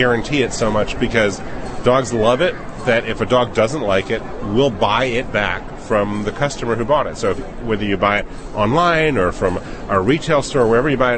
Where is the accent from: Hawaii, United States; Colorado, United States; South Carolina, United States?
Hawaii, United States; Maui; I'm from Maui, Hawaii. It's a good place to live.